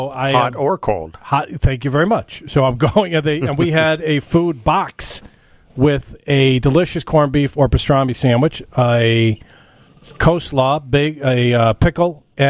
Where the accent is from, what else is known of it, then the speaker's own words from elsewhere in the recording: New York, United States; born there; I was born in New York, and I used to get black and whites.